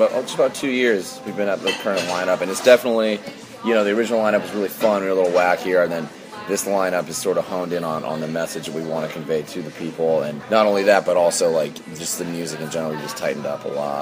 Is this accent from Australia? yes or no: no; Utah, United States; and we were pretty humble Mormon, young Mormon boys, you know, growing up in Utah.